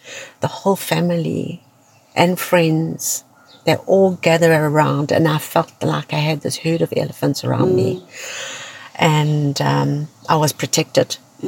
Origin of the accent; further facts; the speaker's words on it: Zimbabwe; because I'm originally from Zimbabwe